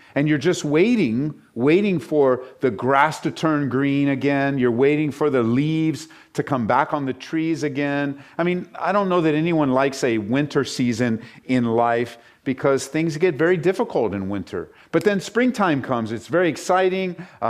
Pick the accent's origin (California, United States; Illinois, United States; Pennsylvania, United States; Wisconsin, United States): California, United States; now in Colorado, United States; I grew up in California, and then we moved to Colorado to start a church. And we've been in Colorado now for 22 years.